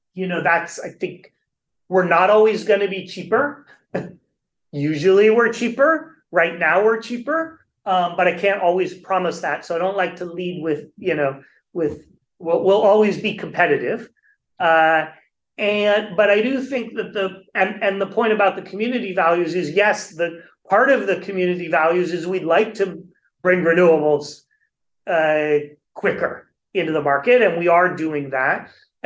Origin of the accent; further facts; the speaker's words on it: Berkeley, California, United States; also born or lived in Oakland / San Francisco; No, I was born in Berkeley and raised in Berkeley, Oakland, and San Francisco. So a Bay Area boy.